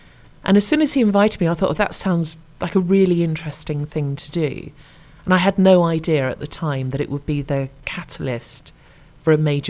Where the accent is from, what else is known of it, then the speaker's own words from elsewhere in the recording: Southend-on-Sea, East of England, United Kingdom; also born or lived in London; But I actually, I grew up in the Southend area